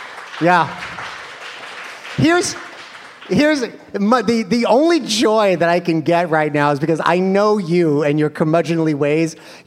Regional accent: Bronx, New York, United States; also born or lived in Orlando; I grew up in the Bronx, in the Boogie Down Bronx

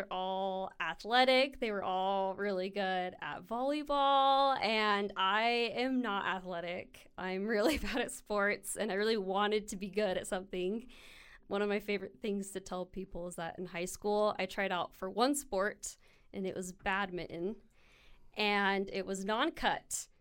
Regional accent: Gilbert, Arizona, United States; Born and raised in Gilbert, Arizona. Yeah, I grew up with three brothers, the only girl.

